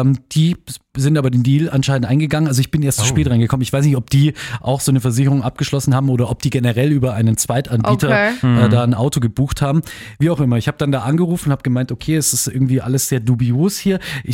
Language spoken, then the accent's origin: German; Germany; Ich komme aus Deutschland, ich bin Deutscher, ich gehe immer auf Nummer sicher.